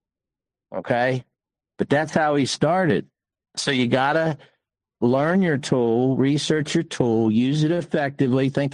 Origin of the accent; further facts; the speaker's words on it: India; I'm not a big green person, but I'm Indian.